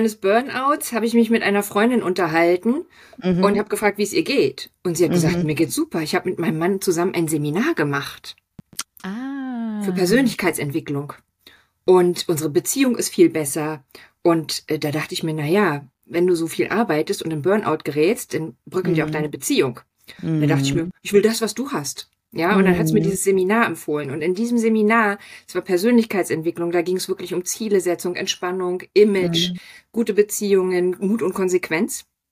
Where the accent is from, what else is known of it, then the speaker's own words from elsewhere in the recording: Berlin, Germany; now in Hamburg, Germany; ich bin gebürtige Berlinerin und lebe inzwischen in Hamburg